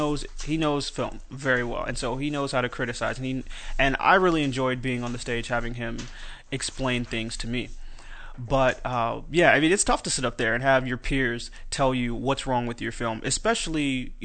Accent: Texas, United States; So my new team, I'm from Texas

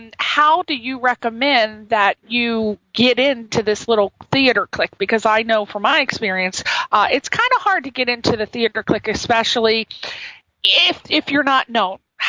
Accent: East Coast, United States; Now, I come from East Coast

